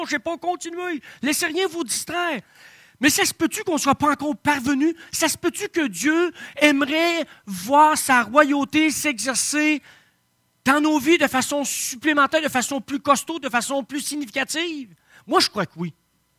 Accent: Shawinigan, Quebec, Canada; mais moi, je parle de même, je viens de Shawinigan.

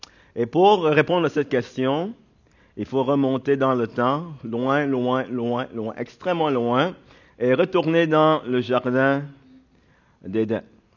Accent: Quebec, Canada; Et vu que nous sommes québécois

